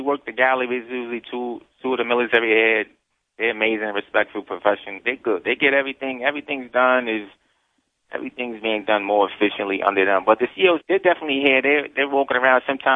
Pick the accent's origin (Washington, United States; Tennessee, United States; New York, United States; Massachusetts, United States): New York, United States; Middletown; I want to shout out Middletown, New York, my hometown, and the whole 845 area code.